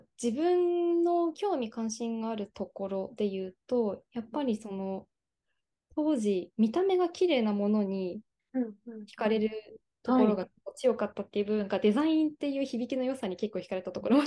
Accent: Hokkaido, Japan; 当時全然私北海道出身なんですけど、

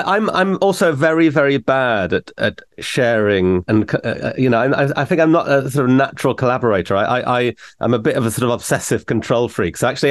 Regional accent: North East England, United Kingdom; because I grew up in the Northeast, where you say that things are canny if they're good.

